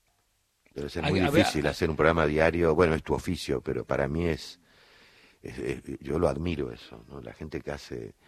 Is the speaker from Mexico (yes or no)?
no; Buenos Aires, Argentina; Mi barrio era Devoto, yo nací en Devoto.